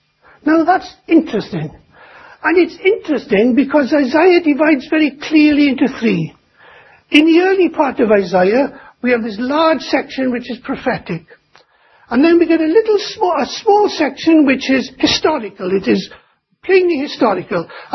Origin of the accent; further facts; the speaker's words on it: Llanelli, Wales, United Kingdom; It was a book in my hometown, and I was determined to put a big section in on the gospel and the work of the gospel in Llanelli.